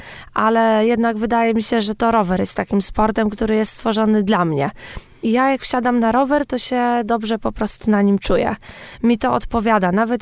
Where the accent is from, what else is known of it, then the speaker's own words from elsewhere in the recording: Morąg, Warmian-Masurian Voivodeship, Poland; Taką drogą rowerową u mnie w rodzinnym Morągu, znaną w stronę cmentarza.